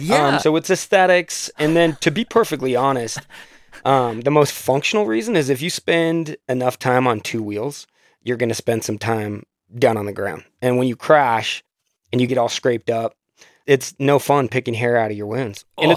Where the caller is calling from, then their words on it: Salt Lake City, Utah, United States; Yeah, hello. … I'm calling in from Salt Lake City, Utah.